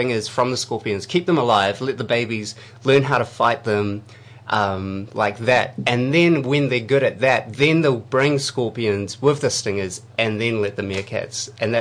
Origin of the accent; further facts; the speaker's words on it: Lower Hutt, Wellington, New Zealand; I'm from Lower Hutt.